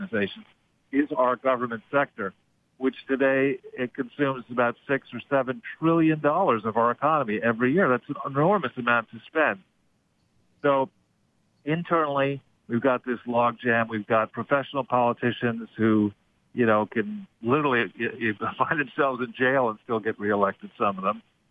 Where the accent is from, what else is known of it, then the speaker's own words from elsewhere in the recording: United States; not just because I'm an American